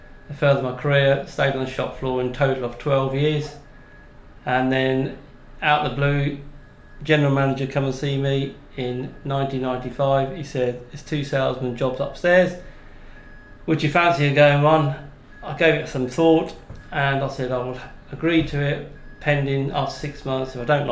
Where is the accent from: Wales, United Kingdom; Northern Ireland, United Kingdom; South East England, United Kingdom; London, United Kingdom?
South East England, United Kingdom; Newport Pagnell; born there; I was born in Tickford Street, Newport Pagnell, 500 metres away from the famous British icon in them days, Aston Martin factory.